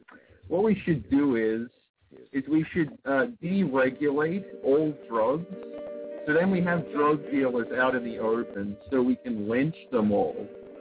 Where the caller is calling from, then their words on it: Florida, United States; Calling from Florida, Eulene, Florida.